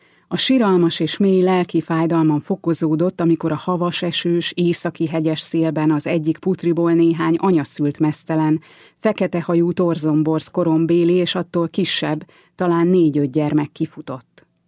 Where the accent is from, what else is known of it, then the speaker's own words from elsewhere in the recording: Furta, Hajdú-Bihar, Hungary; drága szülőfalumból, Furtáról Berettyóújfaluba